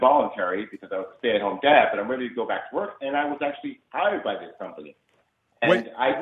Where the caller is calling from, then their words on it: Everett, Massachusetts, United States; I didn't think you were going to take my call because I was calling from Everett.